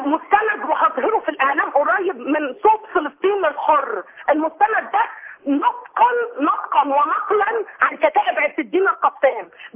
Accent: Egypt; ولكن يوصل ان احنا مصريين دم مصر واحد، مسلم مسيحي يهودي ايا كان هو،

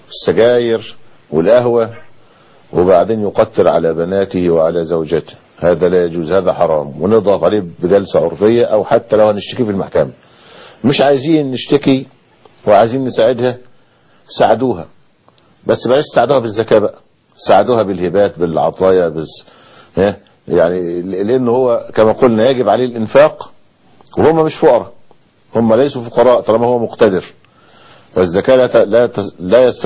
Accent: Egypt; هو الحسين له اثر عندنا في مصر في السنة؟

